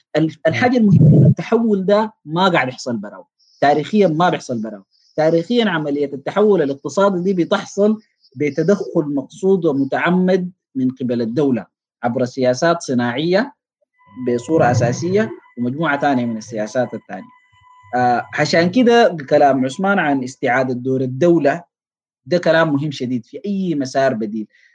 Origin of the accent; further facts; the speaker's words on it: Sudan; أهم حاجة في الأسس دي إنه نتفق كسودانيين